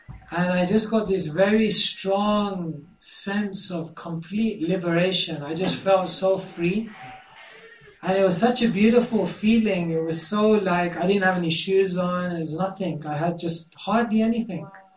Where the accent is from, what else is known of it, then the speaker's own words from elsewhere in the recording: London, United Kingdom; So I said, I'm from London, I've come to get some mercy, give me your blessings.